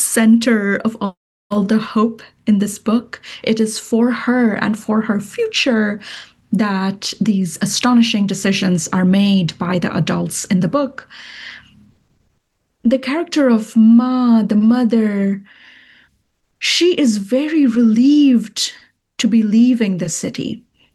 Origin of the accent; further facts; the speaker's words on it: Kolkata, West Bengal, India; moved away as an adult; now in New York, United States; I grew up in Kolkata and I now live in New York. And I have been living in this country for half my life.